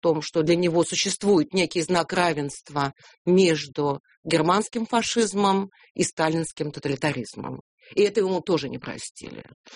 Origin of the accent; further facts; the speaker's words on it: Moscow, Russia; как коренная москвичка